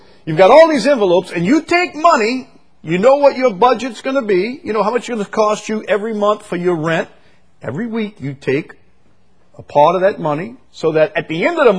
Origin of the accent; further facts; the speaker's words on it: St. Bernard Parish, Louisiana, United States; I grew up down in St. Bernard Parish. I remember as a kid living in a tract house, no air conditioning.